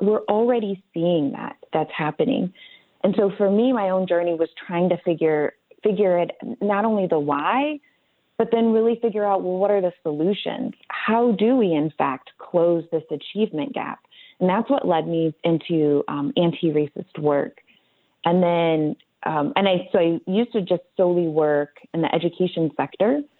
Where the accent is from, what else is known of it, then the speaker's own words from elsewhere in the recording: Rockford, Illinois, United States; I grew up in the Midwest in a city called Rockford, Illinois.